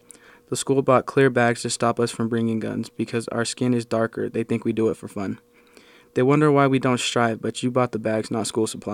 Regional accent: United States; born there; I was born in America the same as you, but I'm still different.

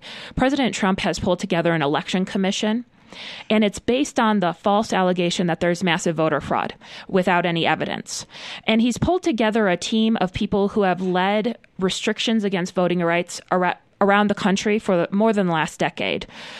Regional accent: Estes Park, Colorado, United States; now in Louisville, United States; So I grew up in Estes. You know, we grew up pretty working class. It was a great community to grow up in.

